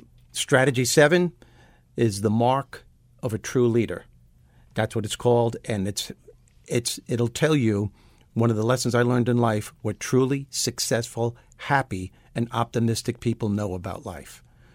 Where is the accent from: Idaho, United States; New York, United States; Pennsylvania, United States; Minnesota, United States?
New York, United States; Brooklyn; I'm from Brooklyn. Shoot them.